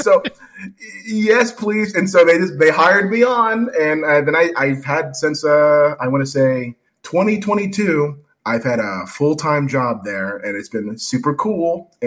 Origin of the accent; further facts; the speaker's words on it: California, United States; now in Fresno, United States; I need the sun because I'm from California. So I eventually made the decision, oh, if I'm working from home, and I'm just going to move back to California. So now I've relocated to Fresno.